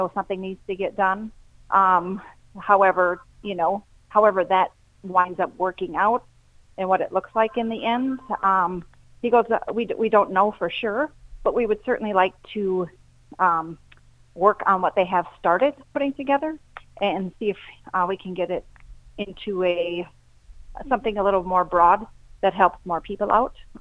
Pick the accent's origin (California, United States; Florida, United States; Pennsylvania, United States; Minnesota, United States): Minnesota, United States; Lewiston; I am from Lewiston, Minnesota. I farm with four of my brothers in a partnership here in southeastern Minnesota.